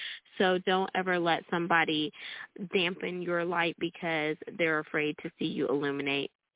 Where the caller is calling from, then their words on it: Texas, United States; I'm calling in from Texas this evening.